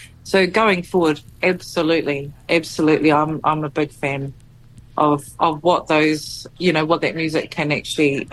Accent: Porirua, Wellington, New Zealand; I grew up in Porirua, and we're definitely a community of Pali Māori

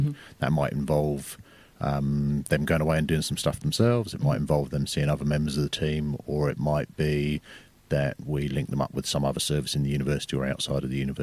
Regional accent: England, United Kingdom; moved away as an adult; now in Dunedin, New Zealand; So I'm originally from England. You might not be able to tell from the accent over the radio, but I've lived over in Dunedin for about 25 years now.

